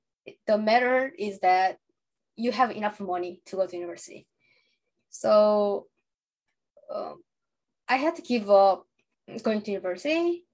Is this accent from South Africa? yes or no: no; North Hamgyong, North Korea; English is a second language; I'm from the Hamgyeongbuk, a bit north.